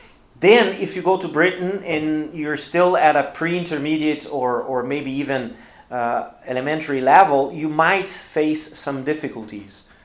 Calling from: Porto Alegre, Rio Grande do Sul, Brazil; English is a second language

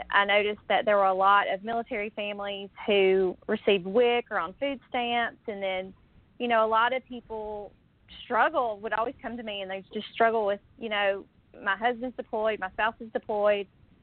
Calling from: Franklin, Tennessee, United States; But we're in the middle of a PCS, so I'm calling in from Franklin, Tennessee. We're on our way from Louisiana to North Dakota

